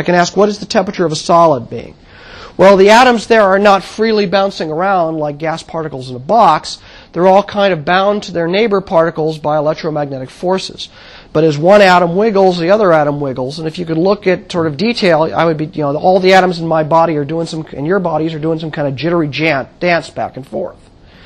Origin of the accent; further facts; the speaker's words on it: United States; I'm going to slip into English because I'm an American